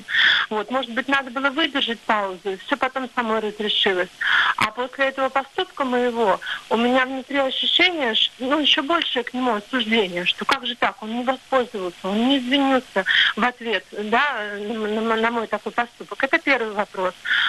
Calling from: Saint Petersburg, Russia; я звоню из Санкт-Петербурга.

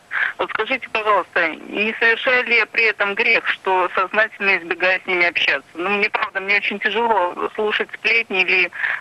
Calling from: Stary Oskol, Belgorod Oblast, Russia; я звоню из Старого Оскола.

